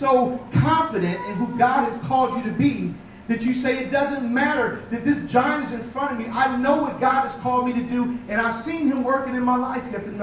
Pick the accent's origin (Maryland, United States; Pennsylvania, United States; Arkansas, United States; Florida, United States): Maryland, United States; Takoma Park; See, I'm from Tacoma Park, Maryland, and I don't know all that there is to know.